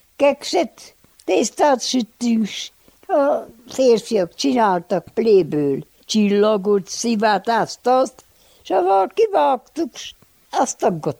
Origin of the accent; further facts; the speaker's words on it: Csekefalva, Harghita, Romania; Ott laktunk az erdő alatt, Csekefalvában. Hát én ott születtem.